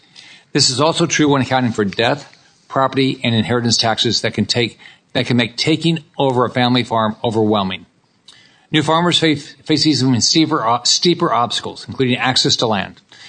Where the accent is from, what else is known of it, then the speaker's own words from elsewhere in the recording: Florida, United States; In my home state of Florida, that number is even higher